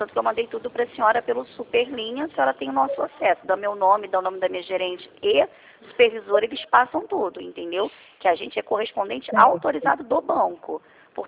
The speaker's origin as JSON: {"language": "Portuguese", "region": "Rio de Janeiro", "country": "Brazil", "said": "eu também sou do Rio"}